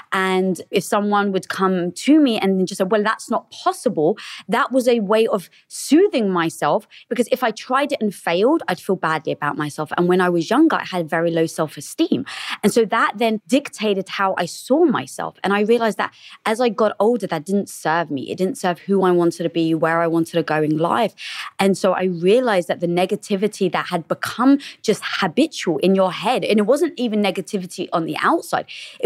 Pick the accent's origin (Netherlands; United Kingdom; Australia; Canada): United Kingdom; England; now in Los Angeles, United States; No, I'm actually from England.